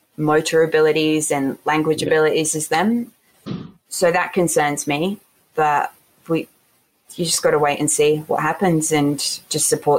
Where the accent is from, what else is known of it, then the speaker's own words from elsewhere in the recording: Portsmouth, South East England, United Kingdom; born there; Yeah, I was born in England in Portsmouth with my mum, obviously.